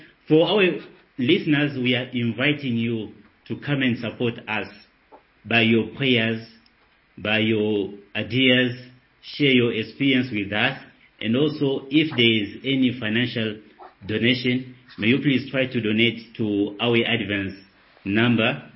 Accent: DR Congo; especially in my home country, DR Congo

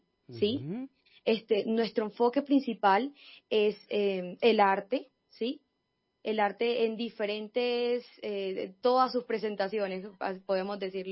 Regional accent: Lorica, Córdoba, Colombia; Correcto, sí, soy de Lorica, Córdoba.

